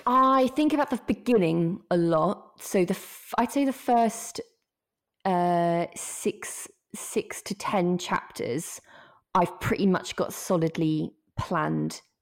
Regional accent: East of England, United Kingdom; I mean, I'm from Norfolk. And we've got a bit of a reputation in Norfolk because you don't really have to drive through Norfolk to get to anywhere else.

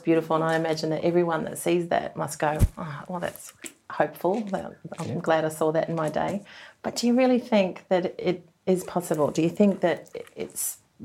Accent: New Zealand; I'm a Kiwi, so I still do that.

